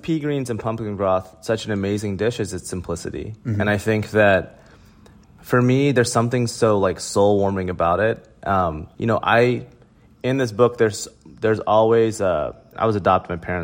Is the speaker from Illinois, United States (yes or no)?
no; Oklahoma, United States; You know, growing up in Oklahoma, one of my favorite things in the world to eat, there's this Mexican restaurant in Oklahoma City called Chilino's.